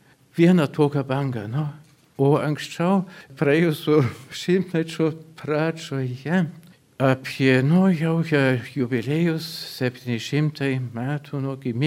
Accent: Germany; Lithuanian is a second language; Turbūt leiskite prisistatyti, aš vokietis, girdėsite iš mano kalbos.

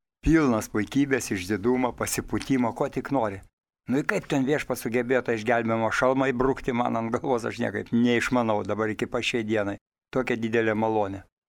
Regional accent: Kaunas, Kaunas County, Lithuania; Aš užaugau Kaune, Kauno mieste, senamieste. Man katedros vartai buvo, nu, kiek ten, 50-100 metrų.

